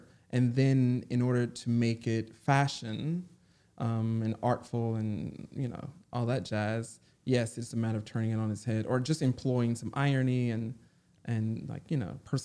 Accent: North Carolina, United States; now in Los Angeles, United States; But growing up in North Carolina was amazing, like surrounded by family. My extended family was in the same neighborhood that my

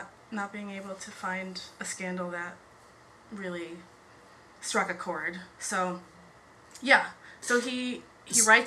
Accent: Canton, Ohio, United States; So I'm from Canton, Ohio.

